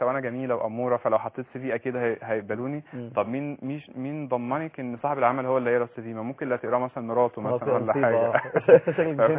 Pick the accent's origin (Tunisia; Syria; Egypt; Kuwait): Egypt; احنا عندنا كمصريين يعني عندنا شطاره شويه